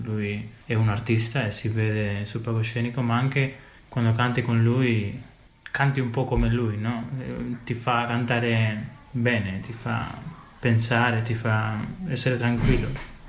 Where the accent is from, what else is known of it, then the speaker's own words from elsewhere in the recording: San Sebastián, Basque Country, Spain; Io vengo dal Paese Basco, da San Sebastián, dalla Spagna, dal norte.